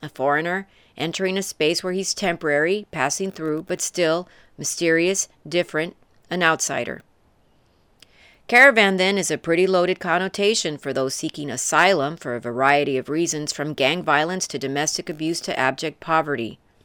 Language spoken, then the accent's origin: English; United States; Full disclosure, I'm Hispanic. I'm an American of Mexican descent. Mexico is a Spanish-speaking country. I speak Spanish. I was born in the United States.